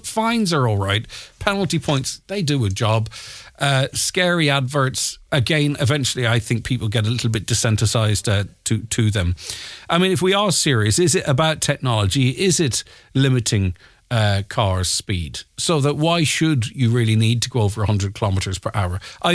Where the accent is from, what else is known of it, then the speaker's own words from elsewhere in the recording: St. Johnstone, Ulster, Ireland; I'm from St. Johnstone, a wee border village